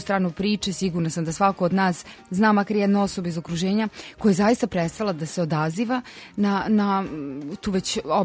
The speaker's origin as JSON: {"language": "Serbian", "town": "Bačka Palanka", "region": "Vojvodina", "country": "Serbia", "tie": "born there", "said": "iz te zgrade u kojoj sam rođena, u Bačkoj Palanci."}